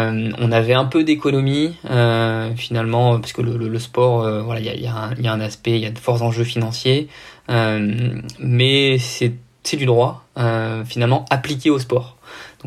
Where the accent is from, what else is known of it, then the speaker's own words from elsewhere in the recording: south of France, France; accent: Parisian; potentiellement l'accent du sud, vu que j'y ai passé ma vie, se sont un peu annihilés. Et donc, j'ai un accent...